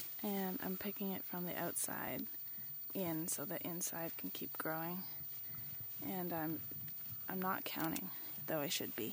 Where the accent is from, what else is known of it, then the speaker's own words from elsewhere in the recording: California, United States; seeing as though I grew up in the Bay Area.